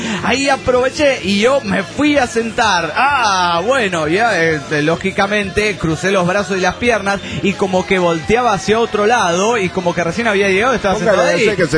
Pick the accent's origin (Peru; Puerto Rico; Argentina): Argentina; Córdoba; de Córdoba, Argentina.